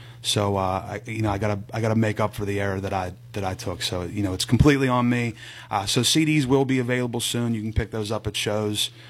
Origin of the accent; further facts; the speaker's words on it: Apollo, Pennsylvania, United States; I love growing up in Apollo, and I you know, I still live close to there, and my parents still live there.